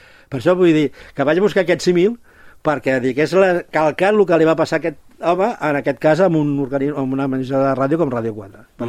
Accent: Sant Just Desvern, Catalonia, Spain; Llavors, vaig tenir la gran sort que jo sóc fill de Sant Just.

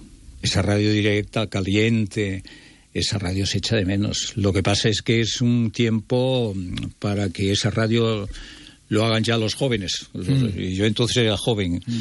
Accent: Ponferrada, Castile and León, Spain; Yo estoy en la emisora de mi pueblo, en Ponferrada.

